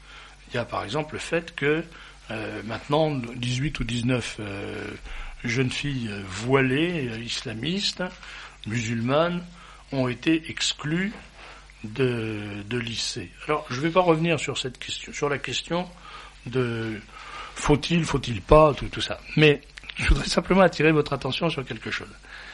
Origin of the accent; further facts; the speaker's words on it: France; C'est un système constant chez nous, en France.